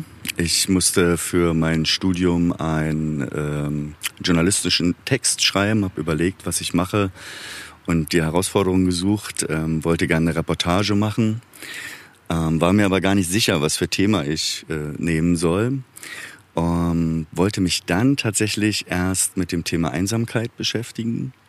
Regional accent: East Germany, Germany; born there; ich bin selber Ossi, geborener Ossi, auch zu DDR-Zeiten noch geboren, also ich bin 42 Jahre.

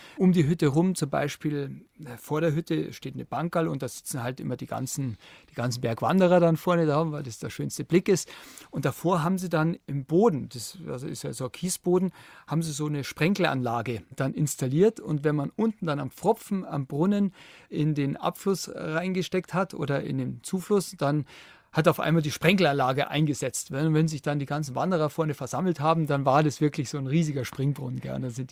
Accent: Bavaria, Germany; Und ich stehe heute noch zu dieser Protestaktion und würde es auch jederzeit wieder machen in meiner Heimatregion.

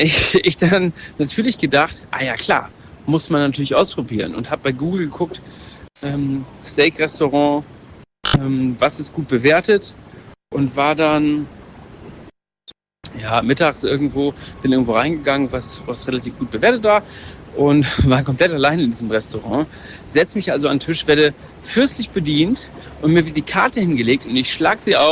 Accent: Germany; ja, ich bin Deutscher, habe ich dann gesagt.

